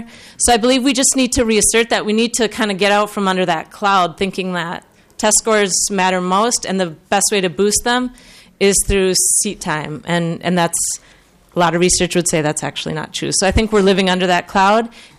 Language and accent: English; Minneapolis, Minnesota, United States; from Minneapolis